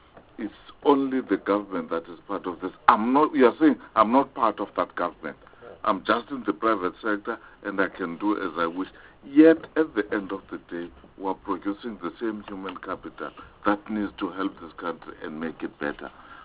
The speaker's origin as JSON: {"language": "English", "region": "Eastern Cape", "country": "South Africa", "said": "I come from Eastern Cape."}